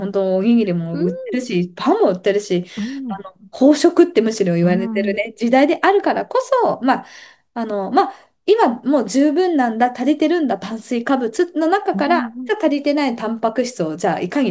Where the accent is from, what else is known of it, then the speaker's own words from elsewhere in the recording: Tohoku, Japan; 本当私とかその東北育ちだったので